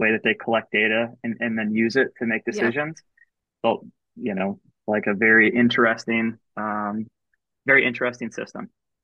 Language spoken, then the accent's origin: English; Joliet, Illinois, United States; also born or lived in Decatur; now in St. Louis, United States; We grew up in Joliet, Illinois, and then moved to some of the areas that were a little bit more rural outside of there, and then moved down to Decatur.